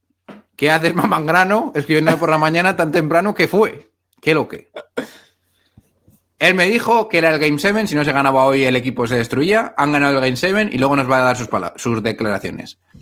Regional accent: Dominican Republic; porque soy dominicano, no me he casado.

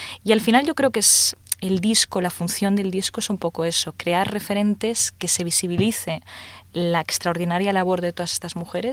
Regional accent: Galicia, Spain; gallega de mi tierra

